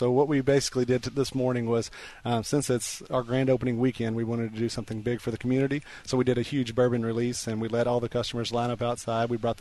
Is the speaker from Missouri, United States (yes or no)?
no; Bardstown, Kentucky, United States; Well, actually, I'm from Bardstown, Kentucky, so I grew up in the bourbon industry.